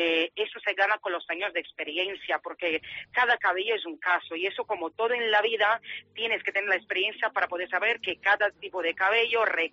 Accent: Brazil; yo soy brasileña y traigo el producto de Brasil

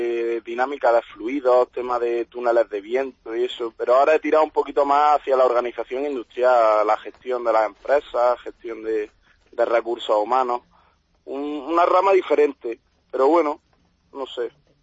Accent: La Herradura, Andalusia, Spain; mis padres tienen un restaurante en mi pueblo, yo soy de La Herradura, de Granada

